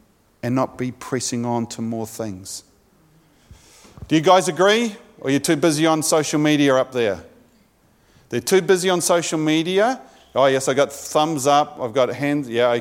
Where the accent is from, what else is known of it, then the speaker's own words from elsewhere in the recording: New Zealand; accent: New Zealand; Because I know with my New Zealand accent it might sound a little bit different.